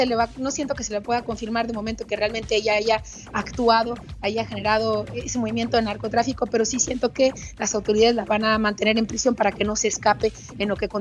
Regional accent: Mexico; Seguimos siendo los mismos mexicanos de 1915

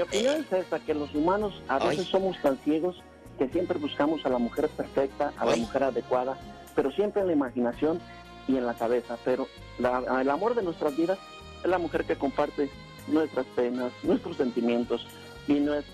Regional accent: Cotija, Michoacán, Mexico; De la capital mundial del queso.

